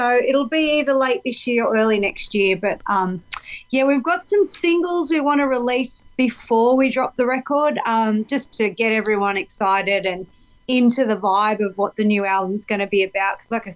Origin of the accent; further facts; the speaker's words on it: Australia; And as an Australian, I'm like, what the heck is moonshine?